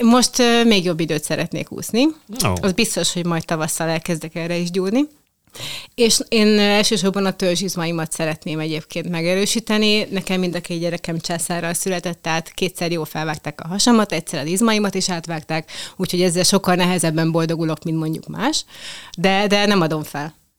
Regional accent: Budapest, Hungary; Én budapesti vagyok, és nekem már az egy óriási nagy szám, hogy én a gyerekeimet a Balatonparton sétáltathatom minden nap.

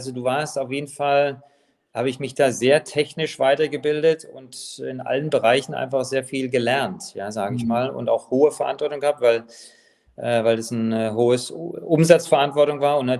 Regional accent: Baden-Baden, Baden-Württemberg, Germany; moved away; meine Heimatstadt Baden-Baden, die ich immer vermissen werde, die ich aber auch regelmäßig jedes Jahr besucht habe.

